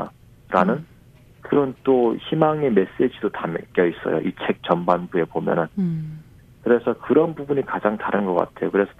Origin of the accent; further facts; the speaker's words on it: North Korea; now in South Korea; 완전한 북한 사람이고 난 완전한 한국 사람이구나. 이 두 정체성을 합치면은 뭐가 되지라고 고민했을 때 그때 제가 찾은 정체성이 바로 한반도인이라는 정체성이었어요.